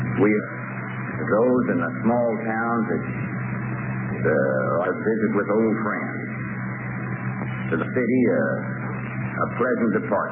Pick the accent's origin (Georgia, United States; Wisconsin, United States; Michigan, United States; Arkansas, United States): Arkansas, United States; You know, I'm proud that this is my home state. Born over here in Polk County.